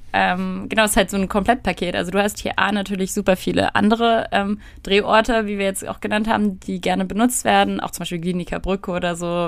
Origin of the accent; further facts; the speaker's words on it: Potsdam, Brandenburg, Germany; also als Potsdamer, wenn man hier aufgewachsen ist.